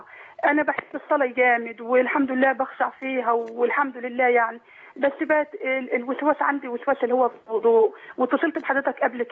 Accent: Saudi Arabia; أنا عمري دلوقتي 18 سنة تربيت في السعودية يعني من طفولتي

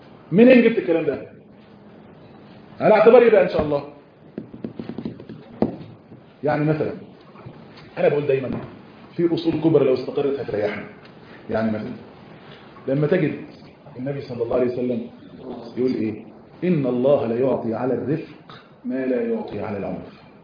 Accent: Egypt; طاسة بيقولوا إيه عندها هنا عشان طاسة ده عندنا في مصر

